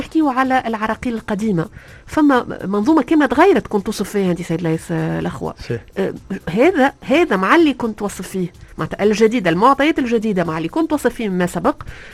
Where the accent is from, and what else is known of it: Tunisia